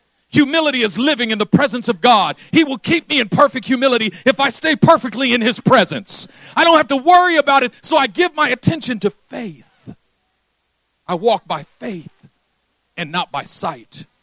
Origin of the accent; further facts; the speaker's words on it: Oakland, California, United States; Now, I'm from East Oakland.